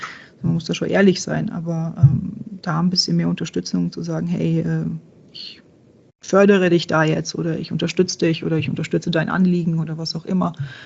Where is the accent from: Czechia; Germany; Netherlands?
Czechia; ich komme aus Tschechien, da gibt es ein schönes Sprichwort dafür.